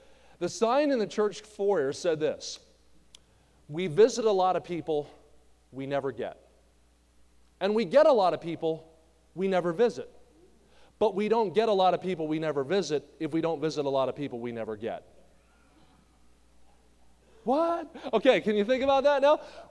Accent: New Jersey, United States; When I was growing up in New Jersey, I grew up about 20 minutes across the river from Philadelphia.

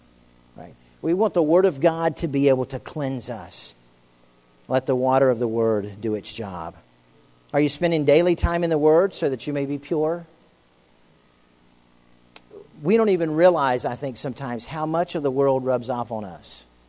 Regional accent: Florida, United States; I grew up in Florida, and there are ponds, little lakes and ponds, depending on what you want to call them, all over.

